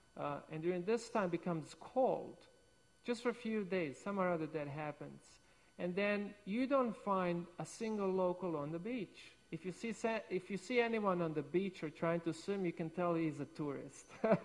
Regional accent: Adriatic coast, Croatia; For example, I grew up on the Adriatic coast of Croatia. So that's not in Russia for all of you Americans. It's nowhere close. It's in Mediterranean.

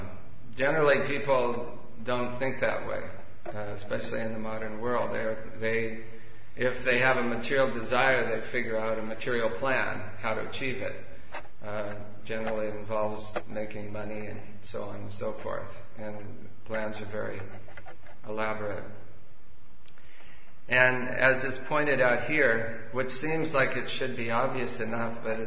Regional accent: United States; I was raised in America and I don't speak English.

